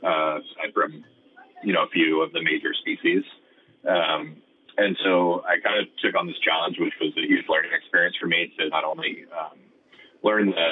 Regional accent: Oregon, United States; also born or lived in Ashland, United States; Yeah, I was born in Ashland and raised in Southern Oregon. My dad's a logger. My grandfather and my dad are both loggers, and they own a company. So I moved around a little bit around Oregon as a kid

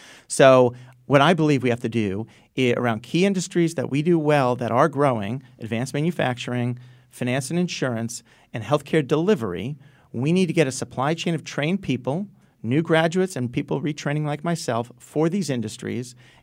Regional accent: Stamford, Connecticut, United States; I grew up in Stamford. I've lived in Enfield and Groton. I've lived all over the state and understand the culture of Connecticut very well.

